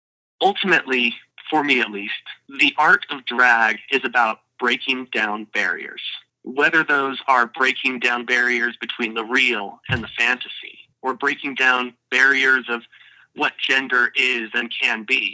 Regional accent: Boise, Idaho, United States; I am from Boise, Idaho

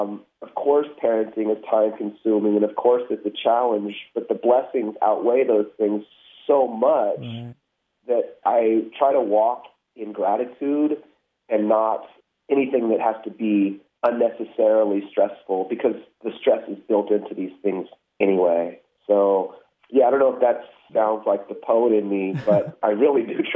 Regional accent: California, United States; also born or lived in South Korea; I was born in South Korea and adopted, and, you know, when I was 10 months old, was placed into a family in California.

